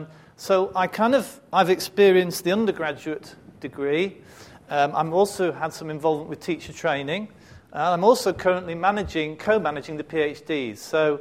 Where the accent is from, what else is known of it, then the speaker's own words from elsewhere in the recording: Liverpool, North West England, United Kingdom; now in Cambridge, United Kingdom; Now, I came from Liverpool 4 years ago to Cambridge